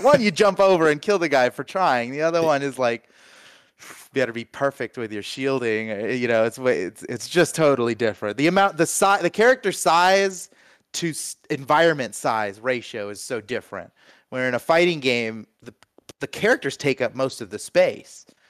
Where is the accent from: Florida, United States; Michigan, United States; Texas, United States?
Florida, United States; Miami; I grew up in South Florida, in Miami, you know, straight up. From like 5 years old, I grew up in Miami. I'm half Cuban and my family all speak Spanish and I never really learned Spanish somehow.